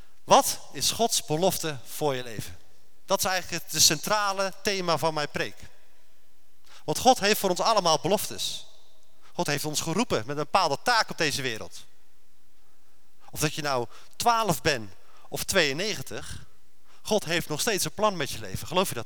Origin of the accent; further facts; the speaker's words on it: Groot-Ammers, South Holland, Netherlands; ik kom uit Grotammers.